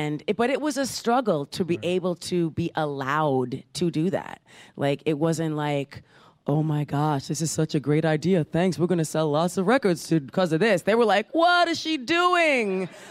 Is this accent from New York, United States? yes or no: yes; New York, United States; I grew up in New York, here in New York.